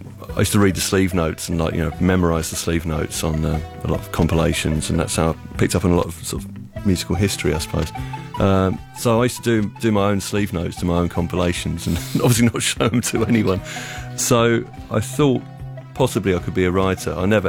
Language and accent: English; Croydon, London, United Kingdom; I moved to Peterborough with my parents in the mid-80s. And I come from Croydon, which isn't the most exciting town in the world, but Peterborough is a lot less exciting.